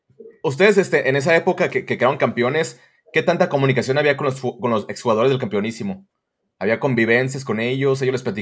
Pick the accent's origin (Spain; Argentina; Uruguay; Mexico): Mexico; Guadalajara, Jalisco; now in United States; yo ahorita estoy acá en Estados Unidos, pero yo allá nací en Guadalajara, ya crecí